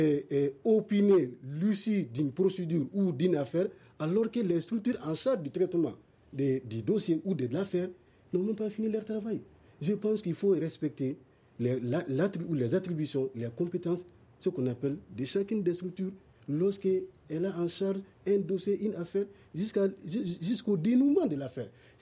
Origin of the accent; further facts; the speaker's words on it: Mali; Nous sommes tous des Maliens